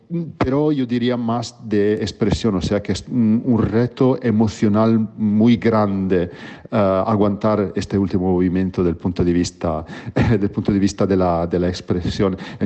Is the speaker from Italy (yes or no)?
yes; Italy; Spanish is a second language; su director mismo, soy italiano, entonces uno de los músicos que llega, que no es ni austríaco ni húngaro, soy yo